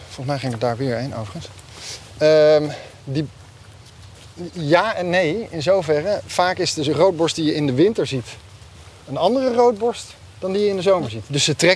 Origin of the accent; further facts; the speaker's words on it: Nijmegen, Gelderland, Netherlands; born there; Ik ben ook geboren in Nijmegen